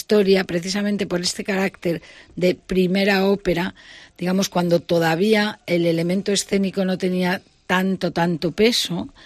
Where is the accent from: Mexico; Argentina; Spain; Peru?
Spain; Santander, Cantabria; que yo soy de Santander, pero he nacido con esta gracia.